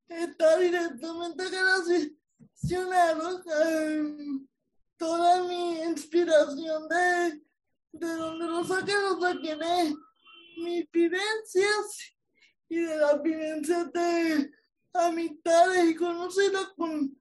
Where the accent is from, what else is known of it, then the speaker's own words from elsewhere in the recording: Caguas, Puerto Rico; born there; Pues yo soy escritora, soy natural de Caguas, pero me crié en Calle.